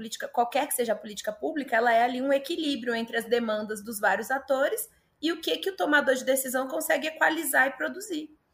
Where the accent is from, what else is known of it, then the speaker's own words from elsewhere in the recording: Brasília, Federal District, Brazil; now in São Paulo, Brazil; eu sou de Brasília, hoje eu moro em São Paulo, mas minha avó era de São Paulo.